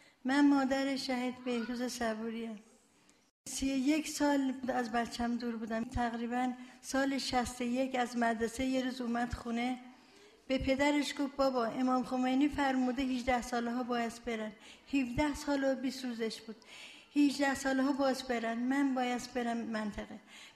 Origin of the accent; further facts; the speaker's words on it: Zanjan, Zanjan Province, Iran; ما ترکیم، زنجانی هستیم